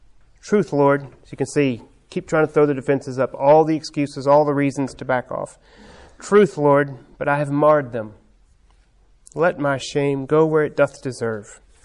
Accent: Texas, United States; I was born in Texas. I'm a native Texan.

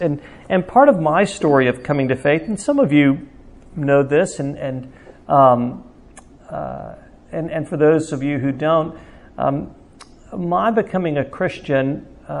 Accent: Orlando, Florida, United States; born there; also born or lived in Rome, Georgia / Atlanta, Georgia / Memphis, Tennessee / Greensboro, North Carolina; I was born in Orlando, Florida, and then from there we went very briefly to Rome, Georgia, from Rome, Georgia to Atlanta, Georgia

